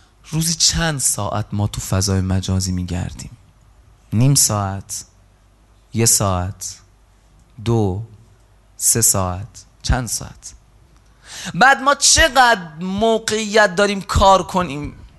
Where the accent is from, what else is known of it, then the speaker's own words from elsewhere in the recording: Iran; تا خلاصه رسیدیم به این که بهشون گفتیم ما از ایرانیم.